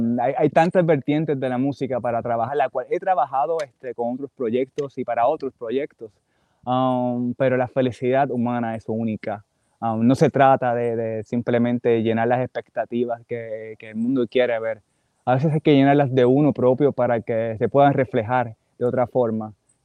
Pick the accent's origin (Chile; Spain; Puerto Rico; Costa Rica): Puerto Rico; now in Mexico; soy acá, original de Puerto Rico y prontamente adoptado en México.